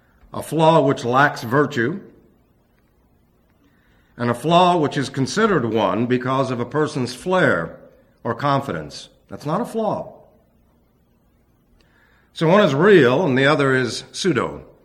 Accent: New York, United States; It's flaw, by the way, not floor. I know I'm from New York, but it's flaw. I've learned how to speak Arizonan.

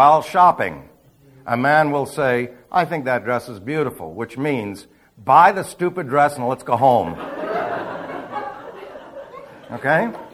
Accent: New York City, New York, United States; born there; I was born in New York City, so you know where I originally came from.

